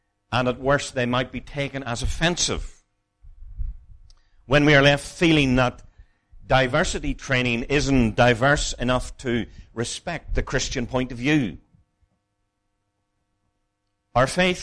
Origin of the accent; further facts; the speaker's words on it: Ireland; now in England, United Kingdom; I'm a foreigner from Ireland